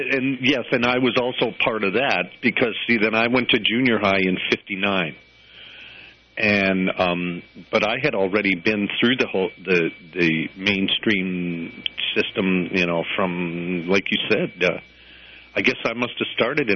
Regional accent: Detroit, Michigan, United States; born there; because I was born in Detroit, Michigan.

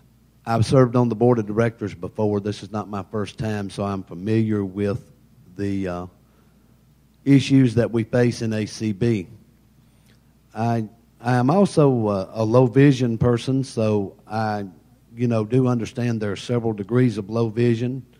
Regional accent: Talladega, Alabama, United States; from Talladega, Alabama.

